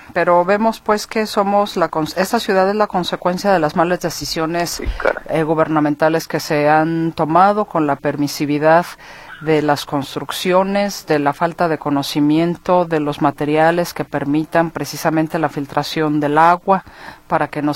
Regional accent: Mexico; darse cuenta de cómo somos los mexicanos vistos desde la óptica de un extranjero

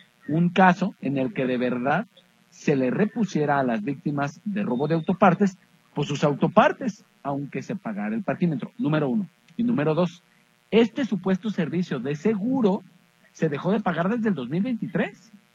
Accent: Guadalajara, Jalisco, Mexico; tiene que quedarnos claro como tapatíos, como ciudadanos de esta ciudad

